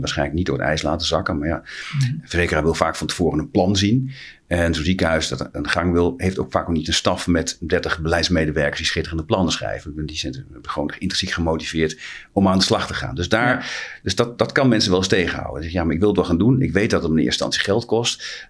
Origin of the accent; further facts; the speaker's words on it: Haaksbergen, Overijssel, Netherlands; En ik ben zelf opgegroeid in Haaksbergen, vlakbij de Duitse grens.